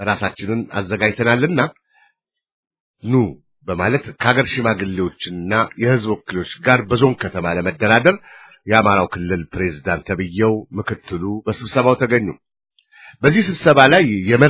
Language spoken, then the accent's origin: Amharic; Majete, Amhara, Ethiopia; born there; ከነዚህ አካባቢዎች ውስጥ የትውልድ ቦታዬ የሆነችውና በሰሜን ሸዋ የምትገኘው ማጀቴ አንዷ ነበረች።